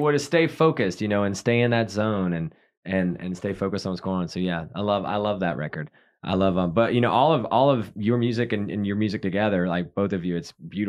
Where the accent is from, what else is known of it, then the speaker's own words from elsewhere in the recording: North Carolina, United States; I mean, obviously I'm from North Carolina, you know, we're all fans of the Carolinas